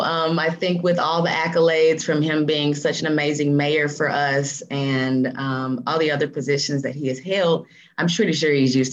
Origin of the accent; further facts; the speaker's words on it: Kansas City, Missouri, United States; Well, I am born and raised in Kansas City, graduated from St. Teresa's, the all-girls high school there